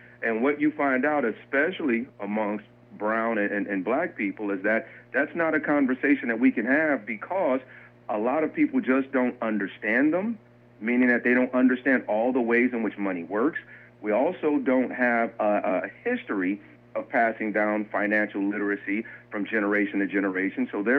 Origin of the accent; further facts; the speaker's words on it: Detroit, Michigan, United States; now I come from Detroit, and so as I was born and raised in Detroit, almost everyone worked at one of the factories of the Big Three.